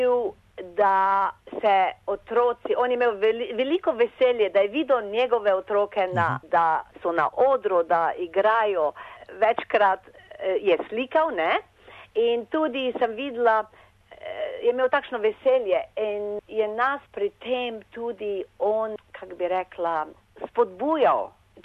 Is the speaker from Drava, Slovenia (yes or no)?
yes; Maribor, Drava, Slovenia; also born or lived in Celje; now in Australia; Jaz sem se rodila v Celju. Živela v Mariboru do 1955. leta. In prišli smo pa v Avstralijo, šli smo v Avstrijo, iz Avstrije smo pa prišli za Avstralijo 1956. leta.